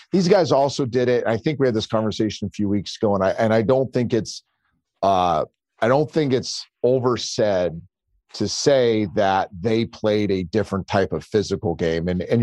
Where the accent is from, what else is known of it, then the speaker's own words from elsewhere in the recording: California, United States; I grew up in the Bay Area, so we were all kind of Joe fans.